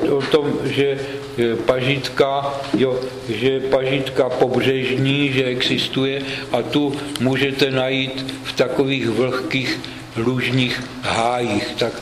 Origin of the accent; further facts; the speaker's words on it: Moravian-Silesian Region, Czechia; Ten jsem tady jako na severu u nás ve Slezsku nenašel. Je zajímavé, že v Polsku najdete teplomilnější rostliny jako třeba v našem Slezsku.